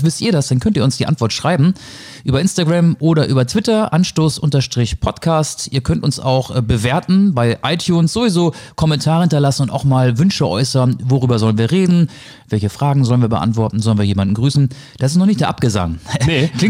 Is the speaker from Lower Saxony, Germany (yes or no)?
yes; Stade, Lower Saxony, Germany; born there; In Stade.